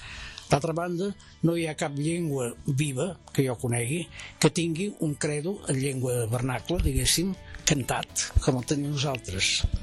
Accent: Sant Martí Sesgueioles, Catalonia, Spain; en el meu poble, poble petit, Sant Martí Sesgueioles

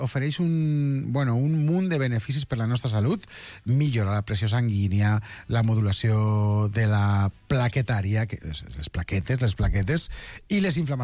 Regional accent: Castelló de la Plana, Valencian Community, Spain; Com tothom sap, perquè he repetit fins a la sanitat, jo soc de Castelló de la Plana.

